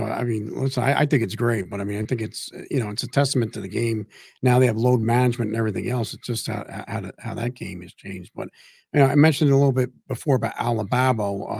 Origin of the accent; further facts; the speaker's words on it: Elizabeth, New Jersey, United States; like growing up where I grew up in Elizabeth, he basically took St. Mary's